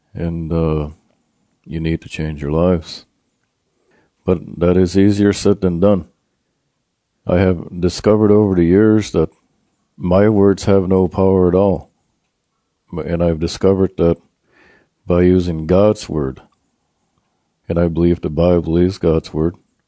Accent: Eel Ground, New Brunswick, Canada; I'm from the community of Eel Ground, and I'm from the Mi'kmaq tribe. Eel Ground is a small community located on the banks of the famous Miramichi River in New Brunswick, Canada.

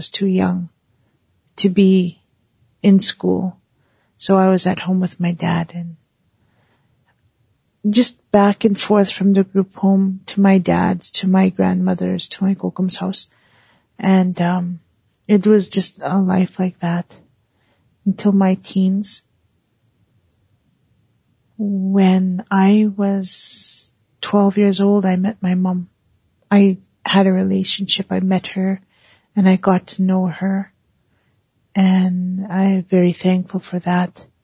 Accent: Onion Lake, Saskatchewan, Canada; I am from Onion Lake, Saskatchewan, and I'm Plains Cree.

